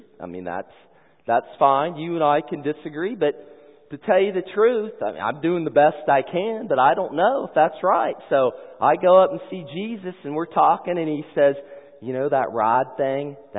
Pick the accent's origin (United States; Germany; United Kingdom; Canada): United States; Anderson, Indiana; And I'm from Anderson, Indiana originally. My parents took me to church all the time. I was a Methodist there.